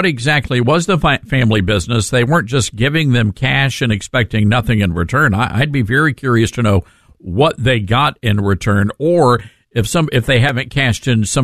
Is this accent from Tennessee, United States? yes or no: yes; Memphis, Tennessee, United States; I'm born and raised in Memphis, and of course, after Fox, I moved back to my hometown.